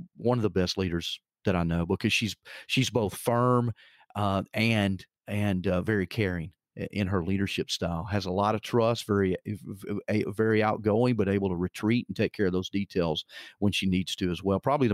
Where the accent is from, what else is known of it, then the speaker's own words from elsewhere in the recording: Arkansas, United States; I'm being from Arkansas, oftentimes, you know, I can drive down the road. We call them two-path roads in Arkansas because they're not very good roads